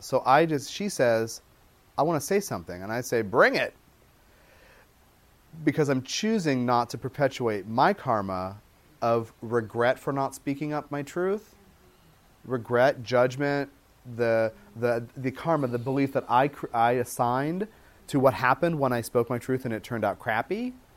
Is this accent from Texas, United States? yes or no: no; Tucson, Arizona, United States; And I was like, well, I'm from Tucson. I'm just in that car.